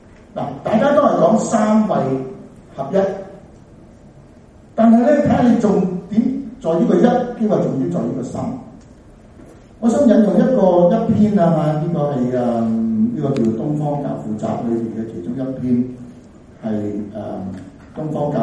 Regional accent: Macau; 我喺澳門出生嘅，喺澳門長大。我好細個翻基督教嘅教會。

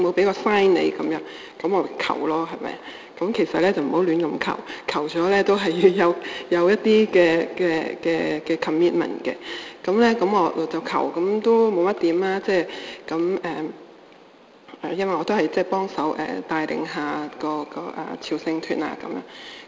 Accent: China; 知道我係中國人。

